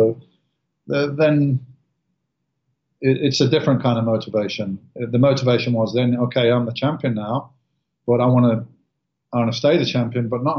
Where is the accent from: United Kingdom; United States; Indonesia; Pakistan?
United Kingdom; England; I was from England